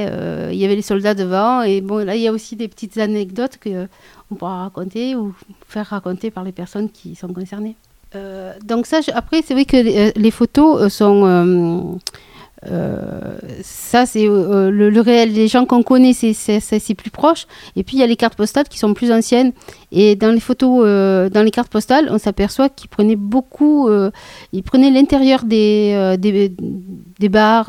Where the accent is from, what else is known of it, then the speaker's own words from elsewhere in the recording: Marseille, Provence-Alpes-Côte d'Azur, France; moi je suis née à la Belle de Mai, donc comme beaucoup de Marseillais, je suis née à la maternité de la Belle de Mai.